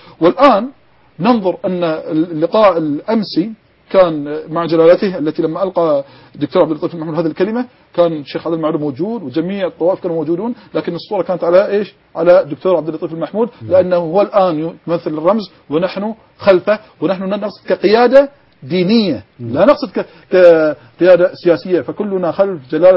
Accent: Bahrain; لكن الآن عندنا في البحرين الأمن متماسك

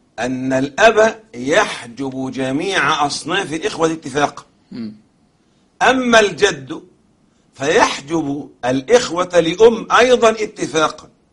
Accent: Egypt; العوام عندنا في مصر كلام جميل

